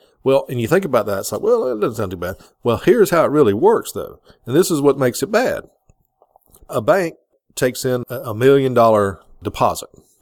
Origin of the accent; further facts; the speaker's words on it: United States; I'm an American citizen, and I'm concerned about what's going on with my country.